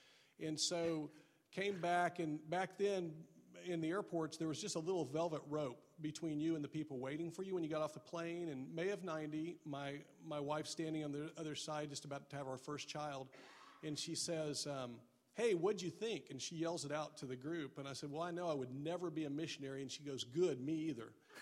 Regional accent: Richardson, Texas, United States; And I grew up in Richardson and was very content to live here my whole life.

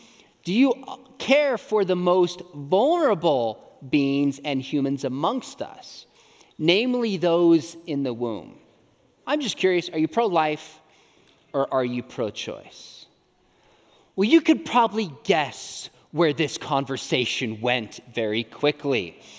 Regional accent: California, United States; I did mention I'm from California. My family, we live in Southern California

